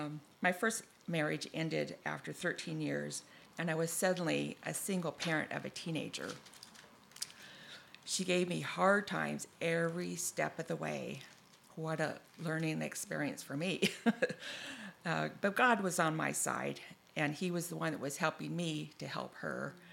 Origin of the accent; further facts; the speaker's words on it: Tacoma, Washington, United States; I grew up in Tacoma, Washington as a second eldest and oldest girl in a family of six children.